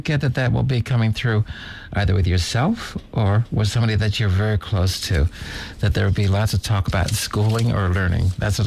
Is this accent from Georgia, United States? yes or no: no; Philadelphia, Pennsylvania, United States; I'm from Philadelphia.